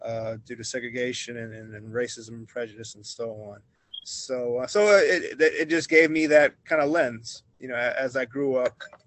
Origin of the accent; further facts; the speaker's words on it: Takoma Park, Maryland, United States; also born or lived in Washington, D.C.; So my hometown, I would say, is Tacoma Park, Maryland. So I grew up for most of my childhood years there, although I was born in Washington, D.C.